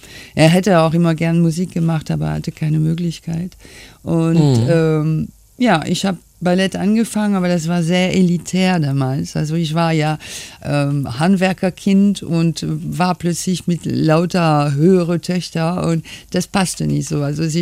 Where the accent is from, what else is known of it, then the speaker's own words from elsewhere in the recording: Caen, Normandy, France; now in Germany; In meiner Heimatstadt Caen heißt die.